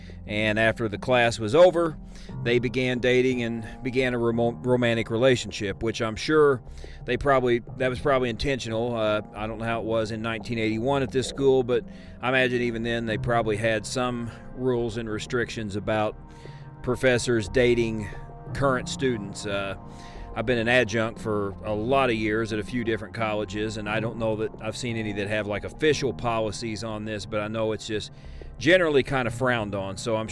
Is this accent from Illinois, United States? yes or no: yes; Johnson City, Illinois, United States; my hometown, town I was raised in growing up, went to school in Johnson City, Illinois